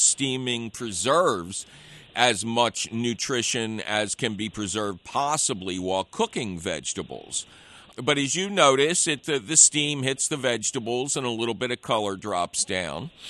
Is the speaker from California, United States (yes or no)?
no; Philadelphia, Pennsylvania, United States; And because I'm from Philadelphia, I will talk to the plant a little bit up front.